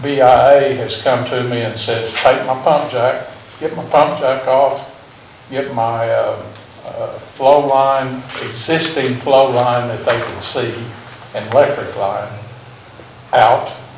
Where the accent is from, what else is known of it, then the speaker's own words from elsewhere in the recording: Sperry, Oklahoma, United States; We grew up in Sperry and went to school together.